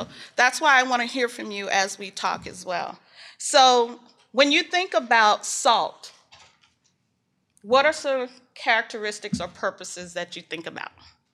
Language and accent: English; the South, United States; I want people to know that I'm a Southerner.